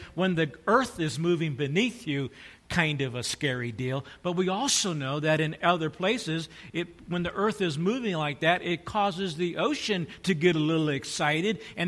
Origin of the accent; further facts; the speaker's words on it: California, United States; I grew up in Southern California. I'm familiar with earthquakes.